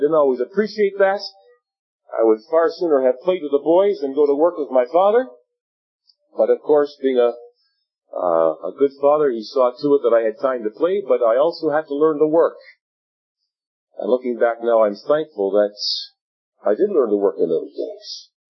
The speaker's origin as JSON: {"language": "English", "town": "Leamington", "region": "Ontario", "country": "Canada", "tie": "born or raised there", "said": "situated in Leamington, and so if you want to look in your Heinz ketchup bottles, you'll see the name of my hometown. That's where I was born."}